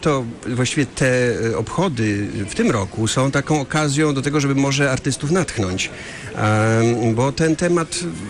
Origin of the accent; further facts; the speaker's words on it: Kalisz, Greater Poland Voivodeship, Poland; Ja też nie pamiętam jako kaliszanin, absolwent pierwszego liceum imienia Adama Asnyka